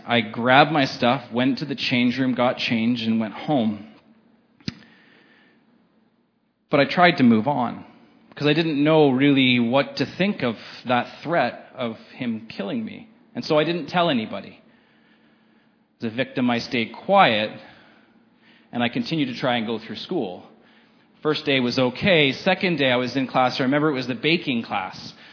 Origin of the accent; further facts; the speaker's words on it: Renfrew, Ontario, Canada; while there were nerves about leaving home, I was from Renfrew, so moving to the big city of Ottawa for the first time was kind of scary